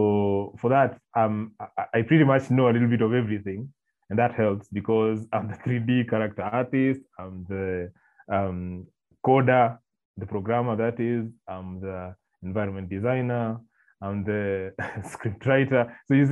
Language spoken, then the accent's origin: English; Kenya; Some people think I'm from Congo, South Africa, Zimbabwe, Zambezi. But it's Kenyan. I'm a Kenyan.